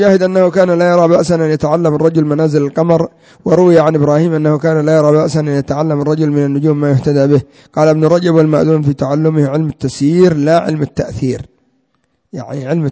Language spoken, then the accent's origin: Arabic; Yemen; عندنا في اليمن كثير من الناس يعرفون القبلة بالقطب الشمالي،